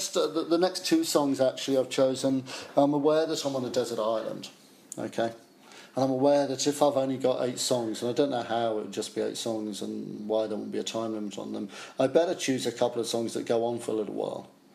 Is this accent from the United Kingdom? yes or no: yes; Chelmsford, East of England, United Kingdom; As a kid, I grew up in Chelmsford, Essex.